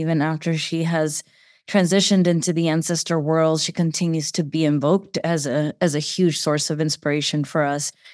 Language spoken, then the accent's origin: English; San Francisco, California, United States; I'm born and raised in the Mission District in San Francisco